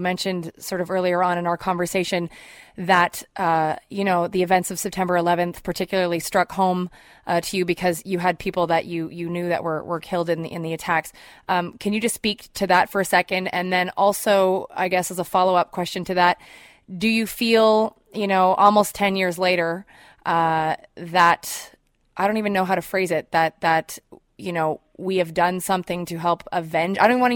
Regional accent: Canada; speaking myself as a Canadian right here

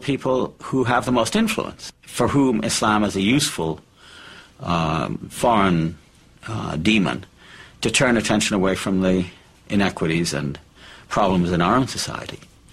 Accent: Palestine; also born or lived in Cairo, Egypt; I myself, growing up in the Middle East in Palestine and Cairo, used to delight in films on the Arabian Nights

